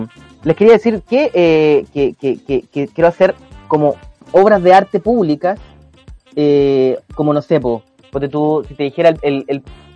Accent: Chile; con eso ya nosotros como chilenos tenemos que toda la vida aguantar su estupidez.

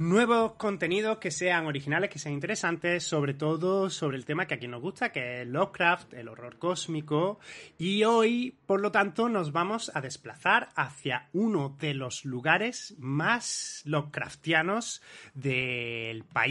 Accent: Andalusia, Spain; otras lo digo pues como andaluz que soy, pues Chulú

